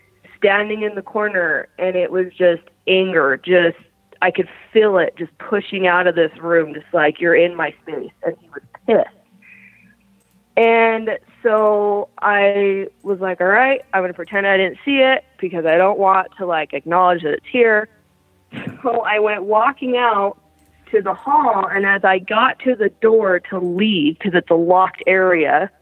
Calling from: Salt Lake City, Utah, United States; I'm calling from Salt Lake City, Utah.

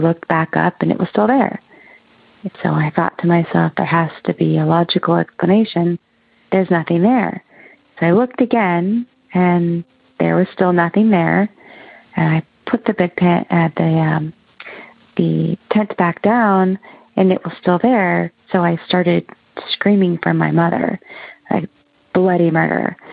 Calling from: Oregon, United States; I'm calling from Oregon.

